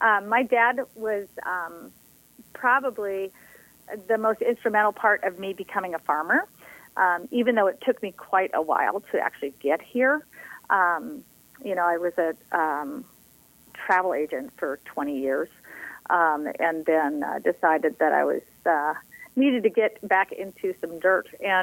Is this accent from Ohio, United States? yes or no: no; Alaska, United States; It's like, no, I grew up in Alaska. Nobody in Alaska knows what a peony is.